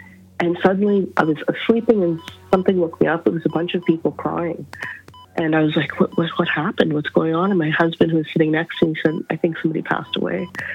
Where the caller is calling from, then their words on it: Montreal, Quebec, Canada; from Montreal, Quebec.